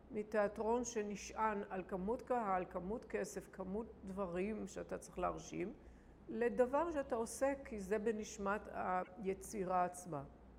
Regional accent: Haifa, Haifa District, Israel; אני עוד הגעתי לשם כילדה מחיפה לראות בלט או להקות אורחות שהיו מחוץ לארץ

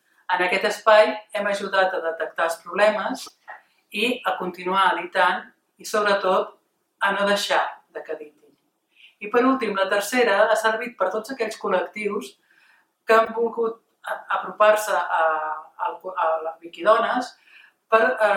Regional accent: Barcelona, Catalonia, Spain; de Barcelona

